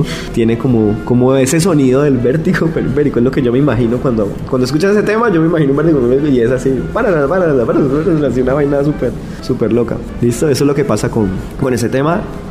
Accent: Cali, Valle del Cauca, Colombia; Yo soy de Cali.

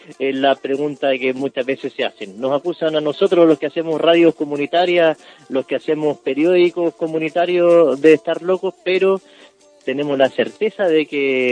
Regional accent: Valparaíso, Chile; a nosotros como porteños nos llega obviamente los resabios del río Aconcagua

